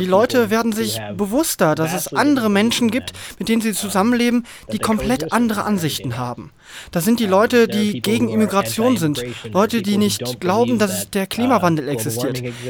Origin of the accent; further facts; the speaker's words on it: United States; German is a second language; now in Germany; Wenn ich das erste Mal mit so gut wie jeder deutschen Person rede und sie wissen, dass ich Amerikaner bin